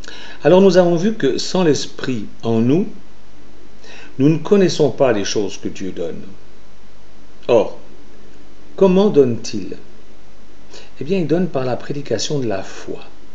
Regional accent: Switzerland; pas moi parce que je suis suisse, mais vous, les Français, là, vous allez aller voter.

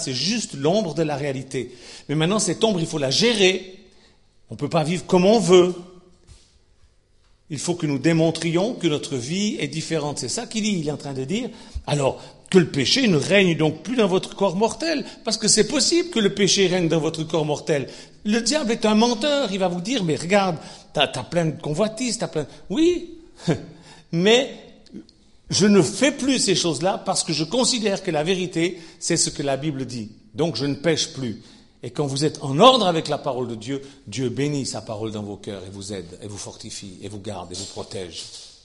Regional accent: Switzerland; Chez nous, en Suisse, on dit, c'est la foi du charbonnier.

